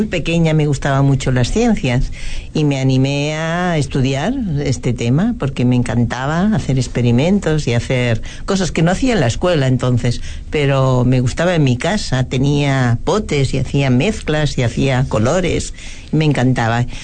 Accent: Barcelona, Catalonia, Spain; Yo de Barcelona, ajá. Sí.

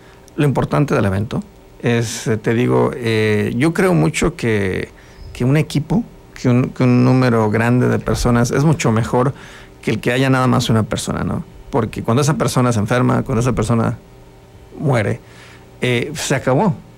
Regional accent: Mexico; nos une algo, que es que somos mexicanos, ¿verdad?

